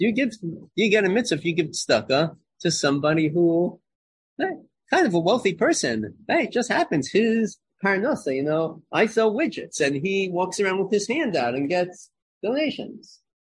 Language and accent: English; Lawrence, United States; I grew up in Lawrence, okay?